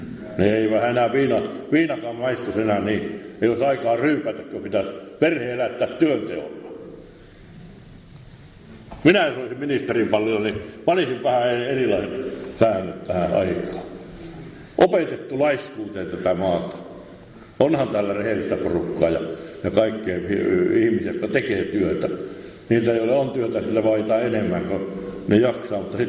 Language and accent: Finnish; Lapland, Finland; Minä olen Lapista ja muut on muualta.